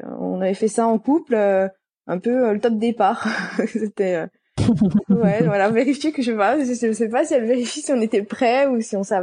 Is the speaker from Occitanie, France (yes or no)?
no; Bourgogne-Franche-Comté, France; moved away; Alors moi, je suis de Franche-Comté, Bourgogne-Franche-Comté, dans l'est de la France.